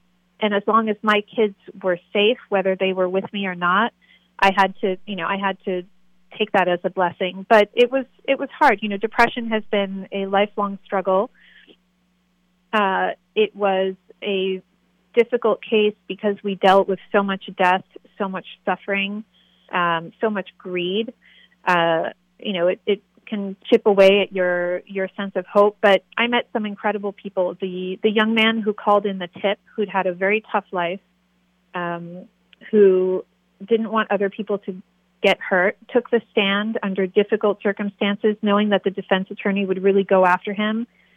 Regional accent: Paris, Île-de-France, France; now in New York, United States; I'm from Paris.

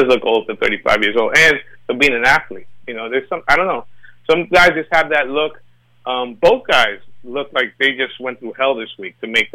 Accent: Jamaica; You know, I'm Jamaican, you know, so that tells you all you need to know about Errol Spence.

